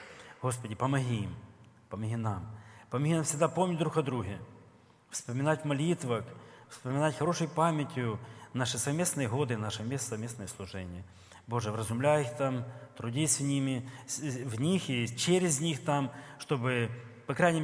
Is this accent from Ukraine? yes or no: yes; Kherson, Kherson Oblast, Ukraine; она говорит, откуда вы? Я говорю, с Херсона.